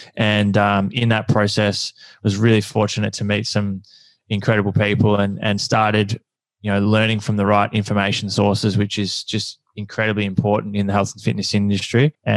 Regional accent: Horsham, Victoria, Australia; So for me, I grew up in Horsham, Victoria, playing football and basketball.

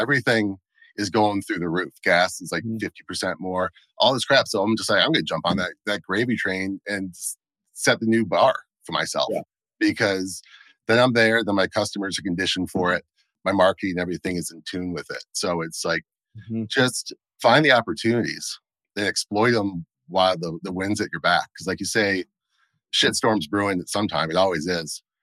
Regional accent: Michigan, United States; I grew up in Michigan near where Kellogg's is.

